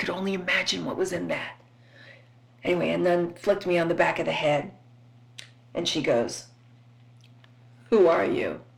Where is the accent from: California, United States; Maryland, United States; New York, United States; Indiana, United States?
New York, United States; Roslyn; I was from Roslyn, but some of the girls, we were bussed in because we didn't have a high school in our town.